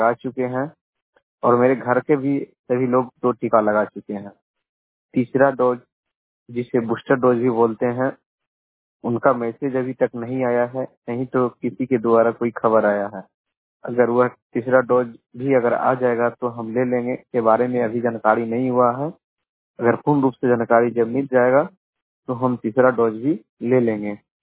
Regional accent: Haveli Kharagpur, Bihar, India; मैं मुंगेर जिला के हवेली खरपुर का निवासी हूँ।

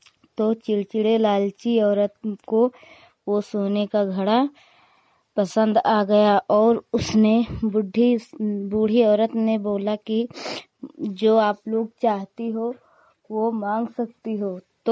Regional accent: Hariharpur, Uttar Pradesh, India; मैं हरिहरपुर गांव जिला सरावस्ती की रहने वाली हूँ।

